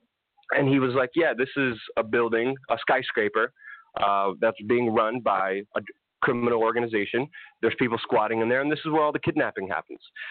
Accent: Brooklyn, New York, United States; moved away as an adult; I mean, I grew up in Brooklyn in the 90s. I saw people shot. I saw people stabbed.

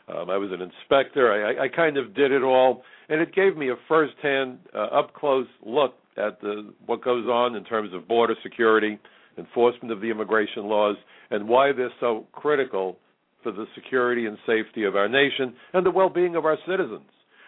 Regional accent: New York, United States; as a New Yorker, unfortunately, I saw my neighbors killed.

